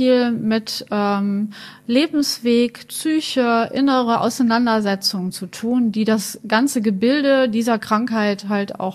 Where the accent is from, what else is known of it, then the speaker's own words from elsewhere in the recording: Munich, Bavaria, Germany; born there; now in Düsseldorf, Germany; Und ich bin jetzt 54 Jahre alt und bin in München geboren und lebe aber seit Urzeiten in Düsseldorf und fühle mich auch als Düsseldorfer.